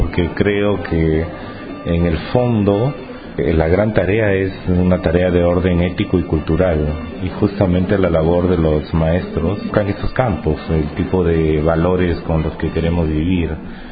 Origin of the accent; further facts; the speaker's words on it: Cajamarca, Peru; de los Andes del norte de Perú, en la frontera con el Ecuador. Soy de Cajamarca.